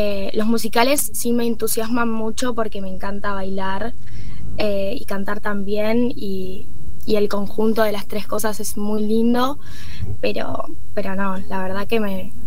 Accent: Azul, Buenos Aires Province, Argentina; now in Buenos Aires, Argentina; porque yo soy del interior.

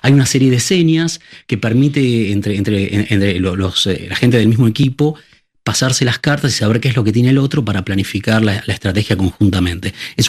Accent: Argentina; moved away; also born or lived in Madrid / London; Sí, yo salí de Argentina al comienzo del milenio, pasé unos años por Madrid y después tuve la oportunidad de irme a vivir a Londres, donde viví cerca de 15 años.

